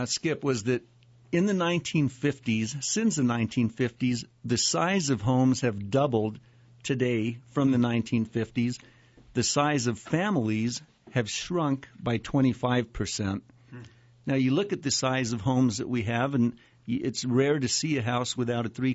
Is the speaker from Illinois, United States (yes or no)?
no; Albuquerque, New Mexico, United States; Lived in Albuquerque all of my life. I grew up in the South Valley.